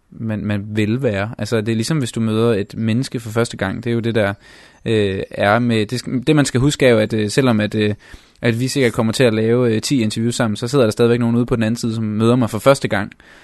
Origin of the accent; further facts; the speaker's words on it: Hadsten, Central Denmark Region, Denmark; moved away as an adult; now in Copenhagen, Denmark; jeg flyttede til København fra Hadsten efter gymnasiet